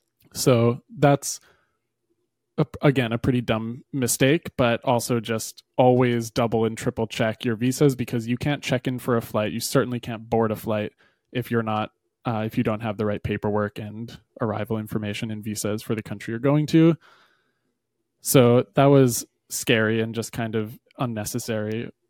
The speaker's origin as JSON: {"language": "English", "country": "United States", "said": "And me just being an American and forgetting which countries require visas, I didn't even look online."}